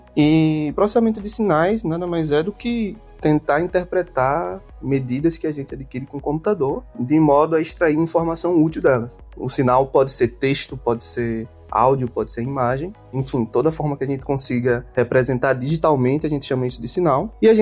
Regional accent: Aracaju, Sergipe, Brazil; moved away as an adult; Eu sou de Aracaju, Sergipe, é o menor estado do Brasil

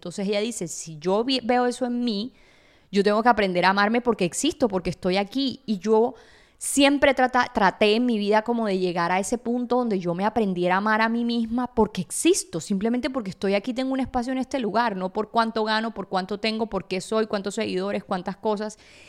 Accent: Sincelejo, Sucre, Colombia; born there; En Sincelejo, donde yo nací, soy afortunada de haber nacido ahí

